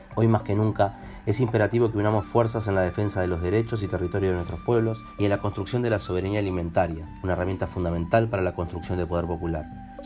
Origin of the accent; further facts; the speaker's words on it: Uruguay; de Uruguay, co-coordinador del programa de soberanía alimentaria